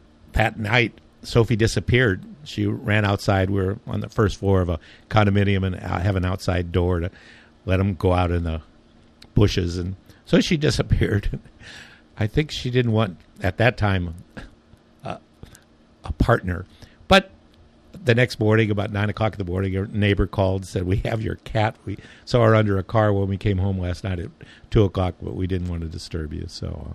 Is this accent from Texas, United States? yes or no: no; California, United States; I'm originally from California. And came here in 2004, 2008